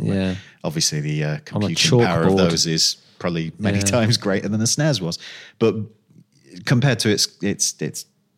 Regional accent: the north of England, United Kingdom; I grew up in the North.

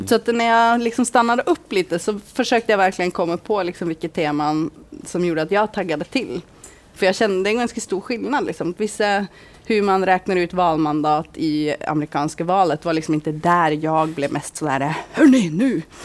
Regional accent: Lillehammer, Innlandet, Norway; jag är uppvuxen på Lillehammer. Så det är en ganska liten stad, känd för inte så mycket annat än ett OS.

